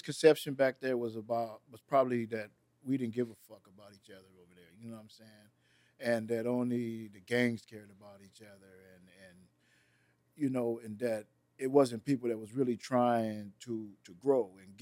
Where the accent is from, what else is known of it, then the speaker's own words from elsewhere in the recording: Los Angeles, California, United States; The way L.A. is set up, and if I was born and raised in the Pueblos, whether I got nail tattoo or wore nail red rag or ever hollered blood out my mouth, I'm labeled as a Pueblo.